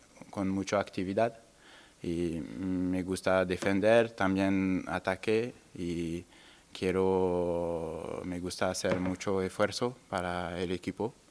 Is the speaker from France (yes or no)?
yes; France; Spanish is a second language; moved away as an adult; now in Spain; yo, cuando soy venido de Francia, quiero descubrir esta liga.